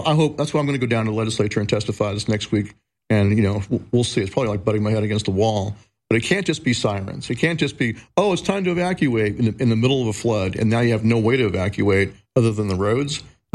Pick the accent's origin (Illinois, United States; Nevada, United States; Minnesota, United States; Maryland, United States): Nevada, United States; also born or lived in Arizona; Like, I grew up in Nevada and Arizona.